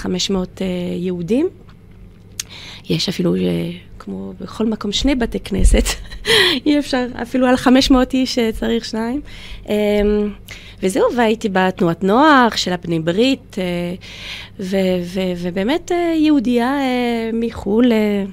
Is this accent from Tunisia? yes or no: no; Enghien-les-Bains, Île-de-France, France; also born or lived in Paris; now in Israel; הגיעו בגיל 12, אחר כך למדו בצרפת, בפריז, הכירו, ונולדתי בפריז. שם גדלתי, אחר כך עברנו לעיירה קטנה שנקראת אנגן, אנגן ליבן.